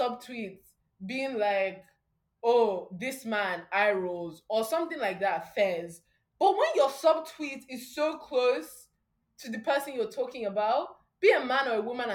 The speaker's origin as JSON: {"language": "English", "region": "England", "country": "United Kingdom", "said": "I like to jump from the UK now and again because, you know, I'm English through and through, TBH."}